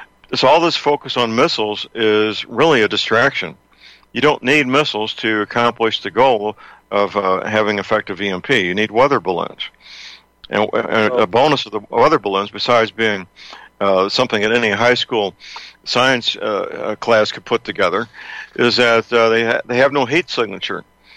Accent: St. Louis, Missouri, United States; It's actually a very polite young men and women in my hometown, St. Louis.

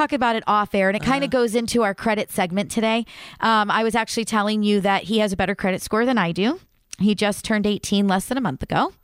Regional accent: United States; I am a Chevy Ford girl all the way. I am definitely an American girl.

